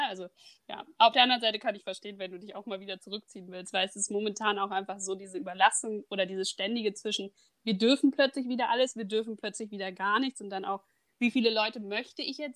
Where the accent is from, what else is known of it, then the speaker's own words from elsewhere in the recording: Berlin, Germany; weil ich komme zwar aus der Großstadt Berlin, aber es ist natürlich kein Vergleich.